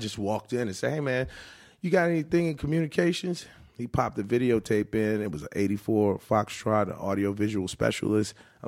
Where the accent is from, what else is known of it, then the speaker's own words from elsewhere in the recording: Virginia, United States; So I went to my hometown school, Virginia Commonwealth University.